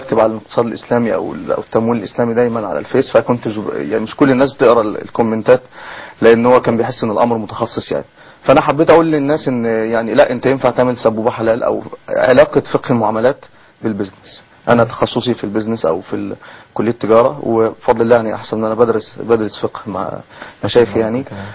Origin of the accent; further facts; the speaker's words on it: Kafr El Sheikh Governorate, Egypt; كان برضو للاسف منطقه في مركز عندنا في كفر الشيخ